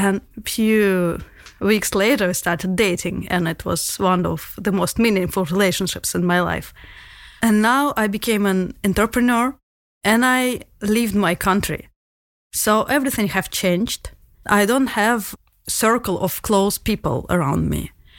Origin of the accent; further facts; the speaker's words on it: Russia; English is a second language; moved away; I am from Russia. You could already tell that by my tough accent. I left my country and since then I have to adapt all the time.